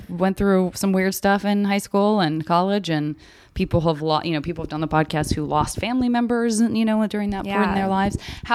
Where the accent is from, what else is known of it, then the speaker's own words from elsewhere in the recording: Arizona, United States; I'm from Arizona.